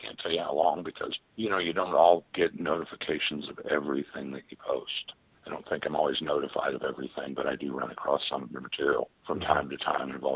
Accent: Topeka, Kansas, United States; I was born and raised in Topeka, and our families had friends of every ethnicity for all our lives

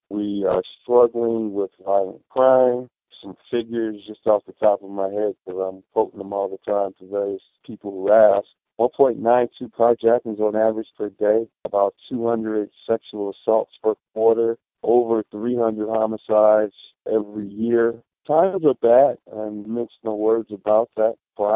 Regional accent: Detroit, Michigan, United States; Born and raised, man.

